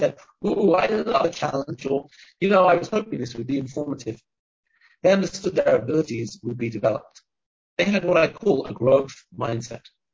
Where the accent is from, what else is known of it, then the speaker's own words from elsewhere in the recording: England, United Kingdom; also born or lived in Israel; I grew up in England, and I lived in Israel for many years before my parents made Aliyah.